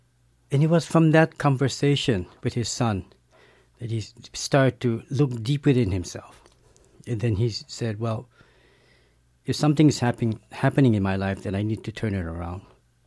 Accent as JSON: {"language": "English", "region": "Hawaii", "country": "United States", "said": "he asked me, where are you from? Because my accent was different, and I said, Hawaii."}